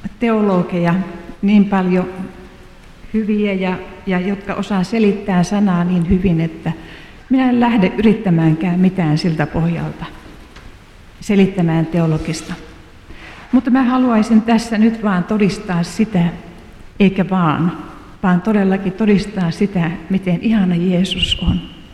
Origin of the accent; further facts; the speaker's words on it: Oulu, North Ostrobothnia, Finland; kun mä niissä seuroissa kävin siellä Kiimingissä, kun sieltä Oulusta päin olen kotoisin.